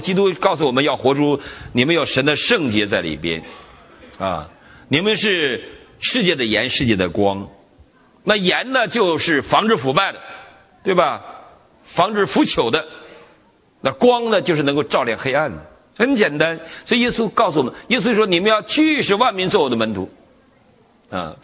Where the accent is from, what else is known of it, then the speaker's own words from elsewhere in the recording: Northeast China, China; 那时候我们在大陆的时候没什么吃的，我们东北人老抓泥鳅，抓泥鳅吃